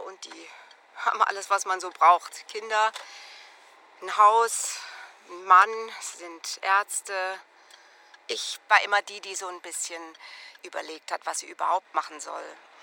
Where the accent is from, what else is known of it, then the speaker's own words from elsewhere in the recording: Halberstadt, Saxony-Anhalt, Germany; born there; Ja, also ich bin in Halberstadt geboren, jetzt mal tatsächlich.